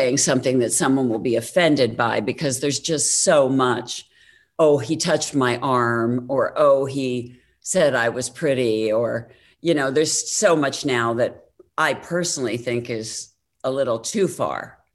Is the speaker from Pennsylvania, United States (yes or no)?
yes; Pennsylvania, United States; You know, I'm an Irish girl from Pennsylvania, not a girl of Hollywood royalty.